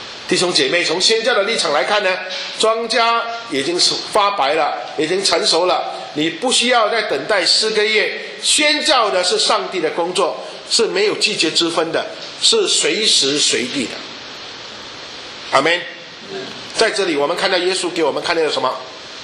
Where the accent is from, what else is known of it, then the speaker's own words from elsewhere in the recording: Malaysia; 我是马来西亚人，但是我们马来西亚是很迷信的